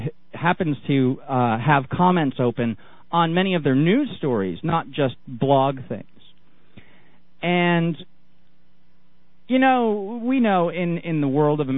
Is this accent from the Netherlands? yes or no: no; United Kingdom; I am a British citizen and an unpaid volunteer on the Sea Shepherd Conservation Society vessel, Steve Irwin.